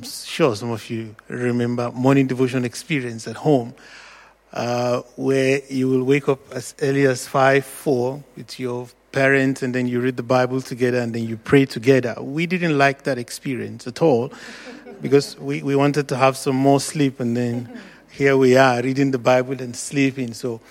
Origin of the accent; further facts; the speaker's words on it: Jos, Plateau, Nigeria; born there; I was born in Jos, the middle belt of Nigeria.